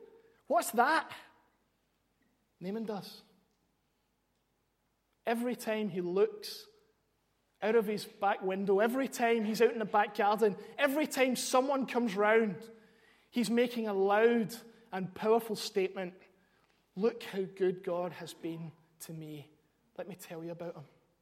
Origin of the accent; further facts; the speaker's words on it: Scotland, United Kingdom; moved away; And it reminds me that I'm Scottish, of what I, you know, what I've left behind.